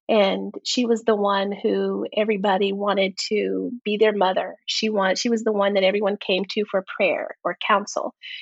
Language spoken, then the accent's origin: English; El Paso, Texas, United States; yeah, I am from El Paso, Texas, and grew up in a home raised by a single woman.